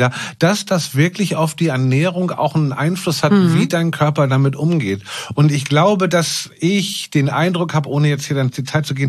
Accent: Hamburg, Germany; born or raised there

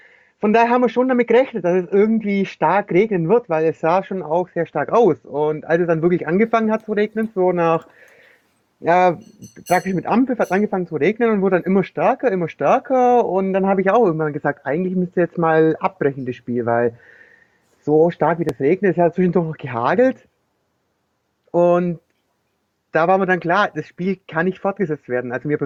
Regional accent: Baden-Württemberg, Germany; Naja, also ich komme aus der Nähe von Heidenheim.

